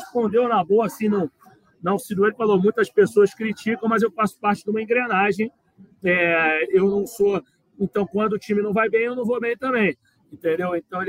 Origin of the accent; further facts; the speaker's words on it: Rio de Janeiro, Brazil; nós somos cariocas, nós porra, sofremos com calorão aí